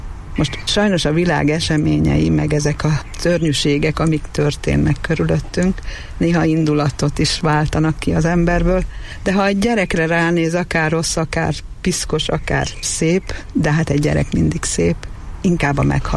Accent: Miskolc, Borsod-Abaúj-Zemplén, Hungary; also born or lived in Budapest; Hát én 2000-ig Budapesten laktam, előtte ugyan Miskolcon születtem és miskolci vagyok, de 20 évig ott éltem, és akkor 2000-ben költöztem haza.

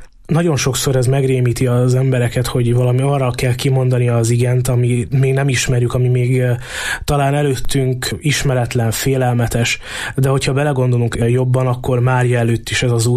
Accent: Southern Slovakia, Slovakia; felvidéki vagyok

